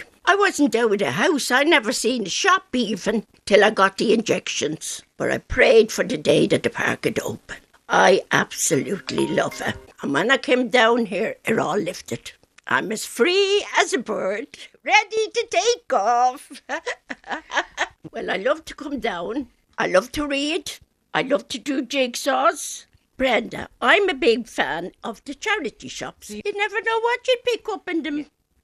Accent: Tallaght, Leinster, Ireland; I'm from Talla in Dublin.

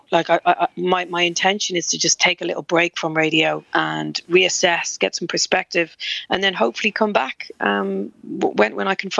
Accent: Dundrum, Leinster, Ireland; moved away as an adult; I grew up in Dundrum and had a load of big brothers and sisters

